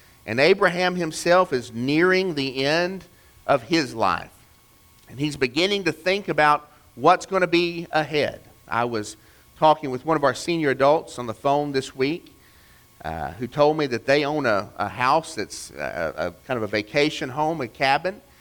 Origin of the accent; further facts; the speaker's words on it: Chattanooga, Tennessee, United States; We used to have an insurance company in my hometown, Chattanooga, called Provident.